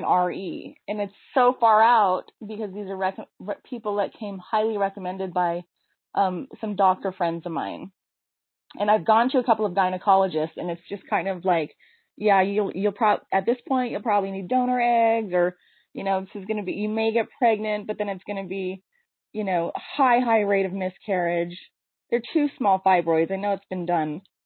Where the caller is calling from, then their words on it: Salt Lake City, Utah, United States; I'm calling from Salt Lake City.